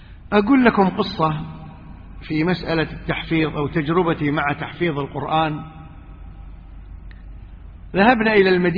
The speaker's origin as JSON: {"language": "Arabic", "country": "Kuwait", "said": "أنا أصلا جاي من الكويت وإقامتنا فترة قصيرة جدا، أدرس في الجامعة الإسلامية."}